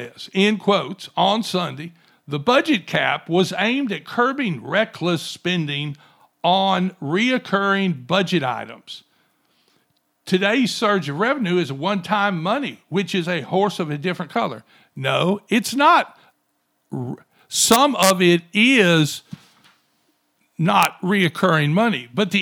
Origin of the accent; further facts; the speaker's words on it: Louisiana, United States; we are from Louisiana, where we have Louisiana Excellence